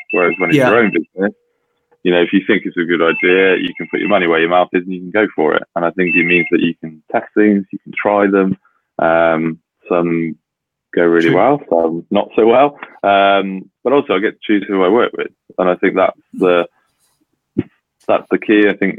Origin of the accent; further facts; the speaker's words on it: Cheltenham, South West England, United Kingdom; well, Cheltenham is my hometown. That's where I was born.